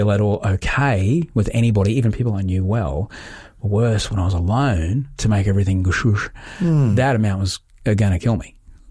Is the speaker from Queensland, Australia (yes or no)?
yes; Queensland, Australia; I grew up in Queensland